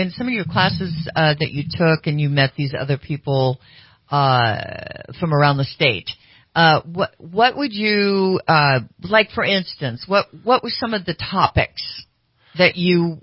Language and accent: English; Sacramento, California, United States; I know going back from the time I grew up in Sacramento, I was like in student government.